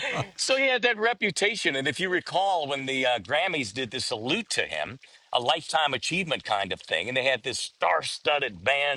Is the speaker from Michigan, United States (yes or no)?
yes; Detroit, Michigan, United States; now in Washington, United States; I remember before I even moved to D.C. when I did radio, I grew up in Detroit.